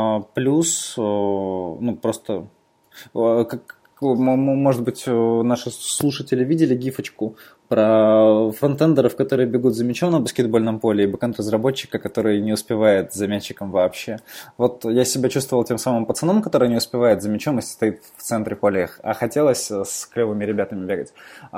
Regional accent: Rostov-on-Don, Rostov Oblast, Russia; Я из Ростова-на-Дону. И здесь сейчас и живу, и работаю.

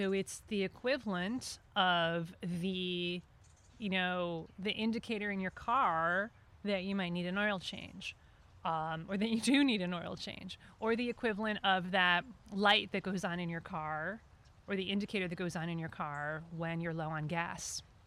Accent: New England, United States; I grew up in New England, so it's like I'm used to cold.

